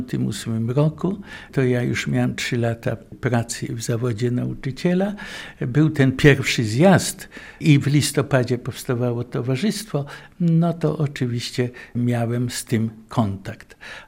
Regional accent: Łomża, Podlaskie Voivodeship, Poland; Urodziłem się w Łomży, wychowałem się w Łomży. Cała praca zawodowa to okolice i miasto Łomża.

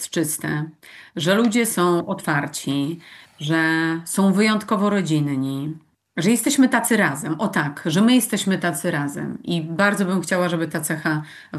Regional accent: Podlaskie Voivodeship, Poland; Jesteśmy, proszę Państwa, szczęściarzami, że jesteśmy z Podlasia.

